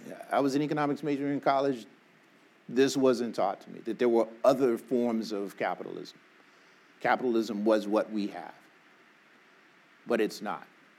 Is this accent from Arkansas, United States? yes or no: yes; Arkansas, United States; born there; I was born in Arkansas